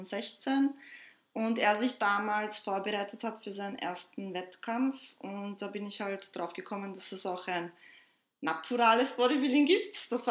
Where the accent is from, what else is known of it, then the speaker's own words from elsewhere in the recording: Vienna, Austria; Ich bin geboren in Wien und aufgewachsen. Meine Eltern kommen ursprünglich aus Kroatien.